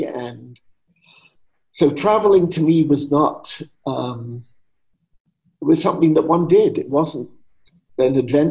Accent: London, United Kingdom; I grew up in England, obviously, in post-war London. I was born in the last day of 1949, so I grew up in the 50s.

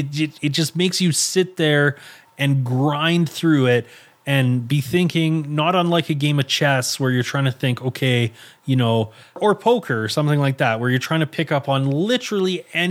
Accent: Canada; again, we're Canadian. A maple syrup, moose, Royal Mountain Police, like, like whatever, like RCMP. That's, you know, that's all us.

